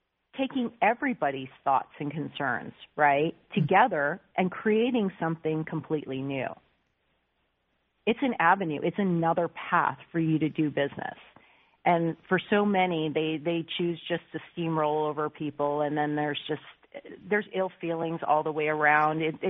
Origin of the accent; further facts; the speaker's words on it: United States; born there; I was born in the States, so my perspective was way different than theirs